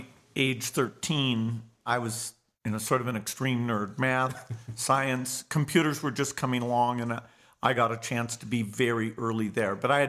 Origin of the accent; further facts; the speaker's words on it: Seattle, Washington, United States; born there; I was born in Seattle, Washington, in the United States.